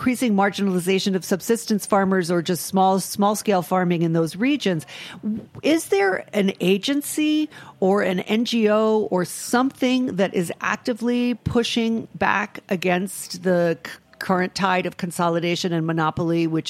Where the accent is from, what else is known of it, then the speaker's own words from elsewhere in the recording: Rhode Island, United States; I mean, I am from a small state in New England. I'm from Rhode Island